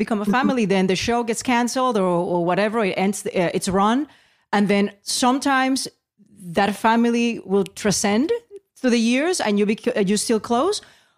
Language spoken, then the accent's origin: English; Puerto Rico; I had a poster growing up in Puerto Rico of Ralph Macchio.